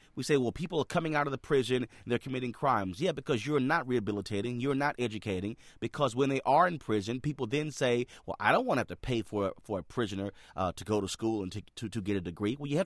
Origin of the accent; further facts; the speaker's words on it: Texas, United States; look, I'm born and raised in Texas